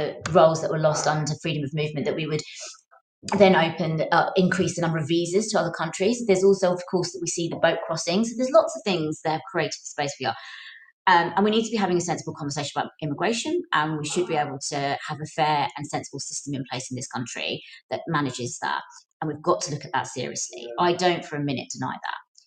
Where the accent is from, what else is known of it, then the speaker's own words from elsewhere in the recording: Gillingham, South East England, United Kingdom; also born or lived in Chatham; I'm a British Asian, I'm a Muslim, I was born in Chatham, I've lived in Gillingham my whole life. I very much see myself as British.